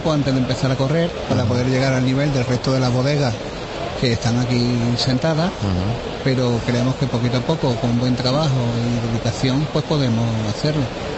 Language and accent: Spanish; Córdoba, Andalusia, Spain; yo soy andaluz. De Córdoba ciudad.